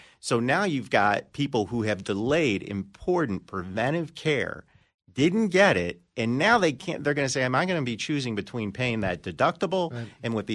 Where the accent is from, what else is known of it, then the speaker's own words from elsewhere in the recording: New York, United States; And people – it's funny, and I'm originally from New York.